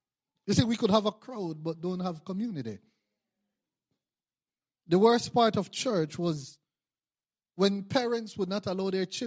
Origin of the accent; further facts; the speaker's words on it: Belize; I remembered growing up in Belize, 13 strong. No father in the house. It was mommy alone.